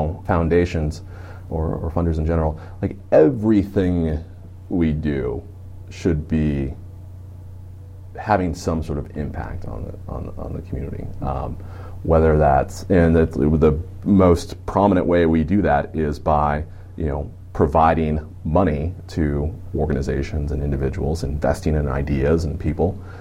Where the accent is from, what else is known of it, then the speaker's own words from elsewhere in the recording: South Dakota, United States; moved away as an adult; now in Minnesota, United States; So I'm born and raised in South Dakota, went to college in South Dakota, and then I've moved to Minnesota